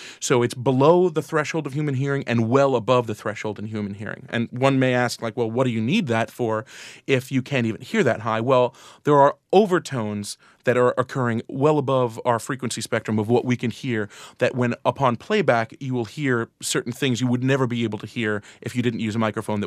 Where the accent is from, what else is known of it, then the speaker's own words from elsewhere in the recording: New York, United States; I'm a New Yorker my whole life.